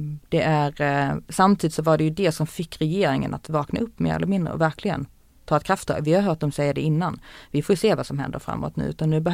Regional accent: Skåne, Sweden; Vi åkte ner till Skåne, där jag är ifrån, dagen efter.

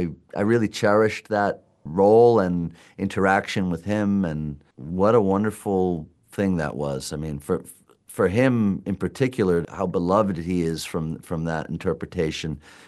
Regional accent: New York, United States; and also growing up in New York, I feel it's quite related to many of the people I grew up around there, you know, growing up in a very immigrant-rich community.

